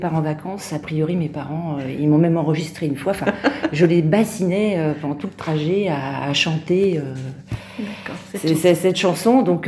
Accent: Bourges, Centre-Val de Loire, France; j'ai vécu toute mon enfance en ville, à Bourges

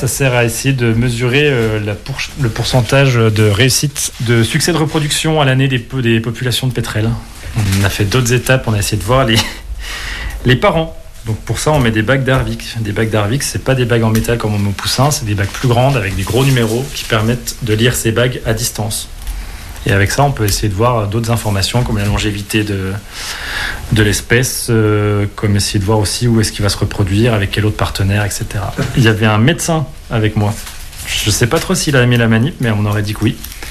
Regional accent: Bourgogne-Franche-Comté, France; Je viens de France. Je viens de Franche-Comté.

